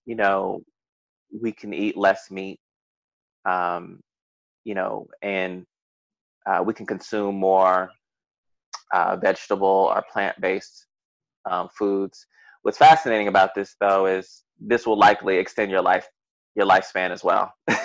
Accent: United States; growing up in the United States, you know, I internalized, you know, white supremacy

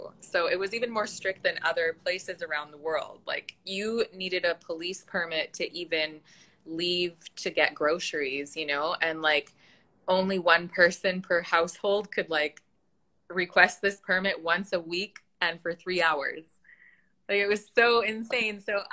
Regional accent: West Coast, Canada; now in Toronto, Canada; I'm actually from the West Coast of Canada

